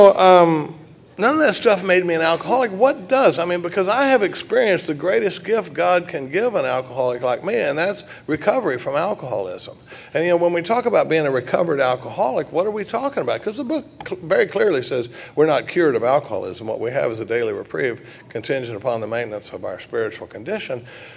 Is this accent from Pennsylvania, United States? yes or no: no; Dallas, Texas, United States; now in Austin, United States; I come from Dallas, Texas, and I come from a pretty normal family. We live in Austin now.